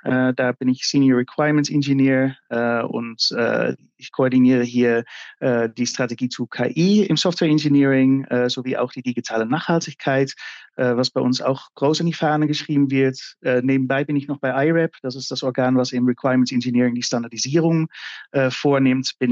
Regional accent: Netherlands; now in Germany; Ich bin Niederländer, deswegen ist

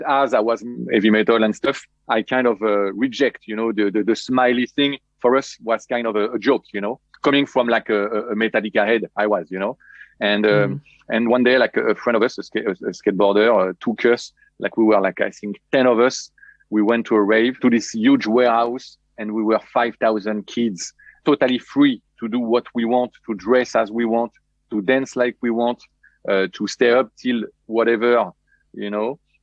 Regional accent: Paris, Île-de-France, France; English is a second language; Yeah, I'm totally French, born and raised in Paris. … like a really French name.

